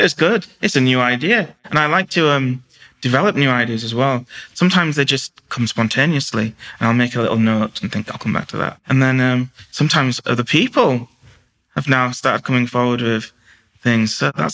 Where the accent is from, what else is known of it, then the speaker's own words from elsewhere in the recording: Huddersfield, Yorkshire and the Humber, United Kingdom; I was born in Huddersfield. I've lived in Huddersfield all my life.